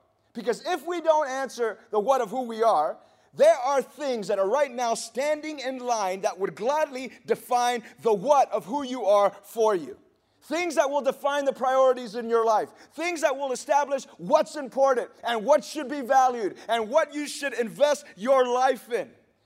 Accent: Miami, Florida, United States; And I'm from Miami, man. You should see how that is around there.

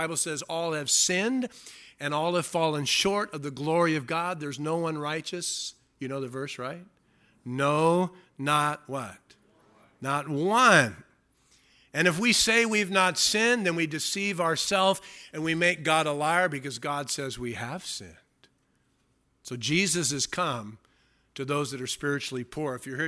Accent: California, United States; I grew up in the Del Rosa Baseline area. I've been here all my life.

